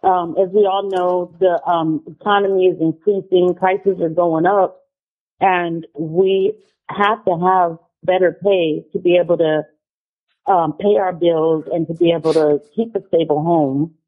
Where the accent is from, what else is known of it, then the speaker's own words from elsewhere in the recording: Anchorage, Alaska, United States; Hello. Hi … I'm from Anchorage, Alaska.